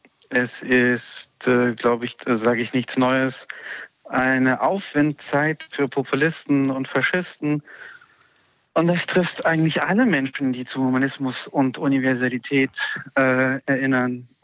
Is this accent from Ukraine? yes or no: yes; Ukraine; first language Russian; German is a second language; weil ich Freunde in meiner Geburtsstadt immer noch habe, weil ich zwar aus der Ukraine komme und immer noch Russisch spreche. Das ist weiterhin meine Muttersprache